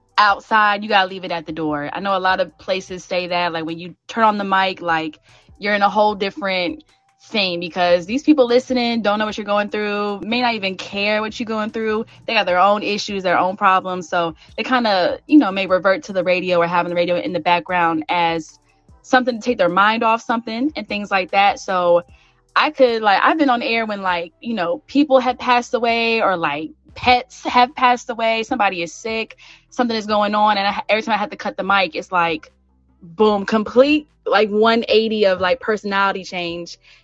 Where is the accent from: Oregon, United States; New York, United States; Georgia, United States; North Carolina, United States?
North Carolina, United States; Raleigh; also born or lived in Salisbury; I actually grew up in Raleigh. I was born here, and then we moved to Salisbury, North Carolina